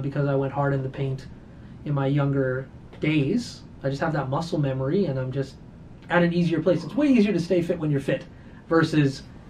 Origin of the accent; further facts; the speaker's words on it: Fort McMurray, Alberta, Canada; you from Fort Mac? Like, yeah, I'm from Fort Mac.